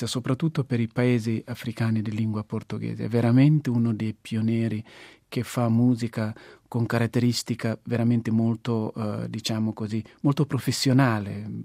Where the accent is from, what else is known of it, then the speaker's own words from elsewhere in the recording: Guinea-Bissau; quello che io ho iniziato anche a fare nel mio paese, in Guinea-Bissau